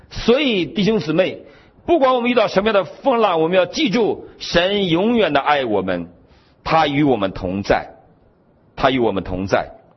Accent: Northeast China, China; 我们东北人在发豆芽的时候，发豆芽，我们会把一个磨盘压在豆芽上

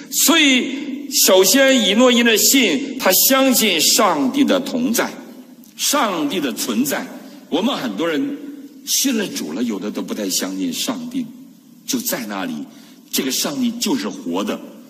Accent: Guangdong, China; 尤其我们广东人，有句话说广东人没有不敢吃的

